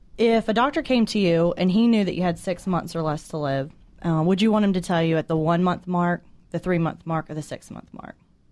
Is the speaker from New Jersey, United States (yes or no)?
no; Georgia, United States; I am from Georgia, born and raised, so very local to the surrounding areas that we cover.